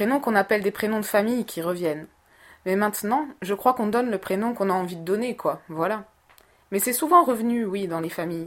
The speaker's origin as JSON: {"language": "French", "town": "Angers", "region": "Pays de la Loire", "country": "France", "tie": "born there", "said": "Je suis née à Angers, dans le Maine-et-Loire. Voilà. C'est une jolie province. Il y a l'Anjou, voilà. Je suis née là parce que mes parents y ont vécu quelques années."}